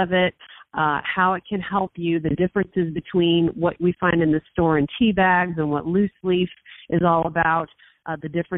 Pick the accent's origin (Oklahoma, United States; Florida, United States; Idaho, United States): Florida, United States; I'd grown up drinking tea. I'm from Florida, so there's a lot of tea down in the South.